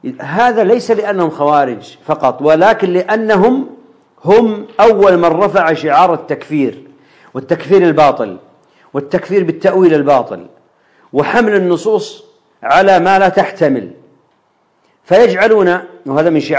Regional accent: Saudi Arabia; مثل ما حاصل عندنا في السعودية،

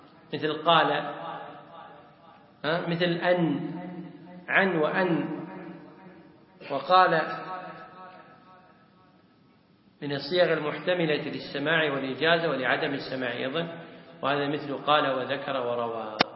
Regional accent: Kuwait; لو جاء إنسان عندنا في الكويت

